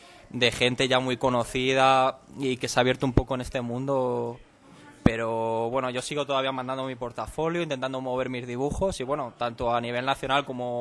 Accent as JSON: {"language": "Spanish", "town": "Leganés", "region": "Community of Madrid", "country": "Spain", "tie": "born there", "said": "Pues soy ilustrador, nací en Leganés, de ahí que sea todo un honor para mí exponer aquí."}